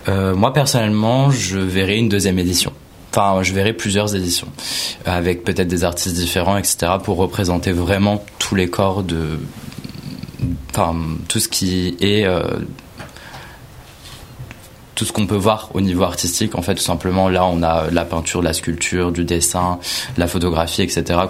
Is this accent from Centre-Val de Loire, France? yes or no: no; Grand Est, France; moved away as an adult; now in Paris, France; Bah, moi, du coup, de base, je suis lorrain. Je viens vraiment d'emménager il y a genre 3-4 jours. Donc, je suis parisien depuis pas trop longtemps.